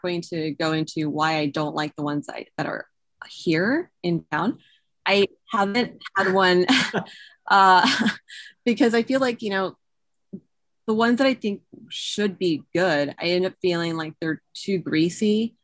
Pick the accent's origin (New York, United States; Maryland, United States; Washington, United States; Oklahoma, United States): Washington, United States; Yakima; So I grew up in Yakima, which I think maybe it's like I always joke that Eastern Washington is the Midwest of the Northwest.